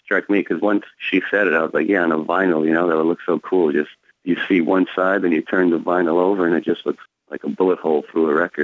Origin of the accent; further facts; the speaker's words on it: New York City, New York, United States; You know, me and John, we grew up in New York City, so there's musicians everywhere.